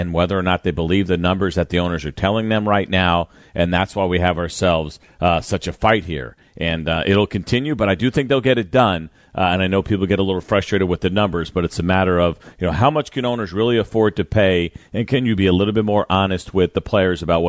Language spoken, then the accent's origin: English; New York, United States; For me, growing up in New York, I use that example.